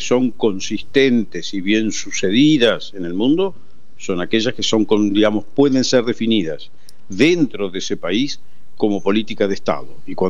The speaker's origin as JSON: {"language": "Spanish", "region": "Santa Fe", "country": "Argentina", "said": "mi idea es hacer algo en Santa Fe, porque soy santafesino, sí. Y creo que le debo yo a mi provincia, que me educó"}